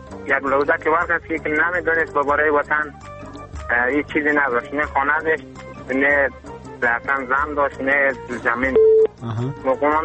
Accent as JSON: {"language": "Persian", "country": "Afghanistan", "said": "ما همه افغانیم"}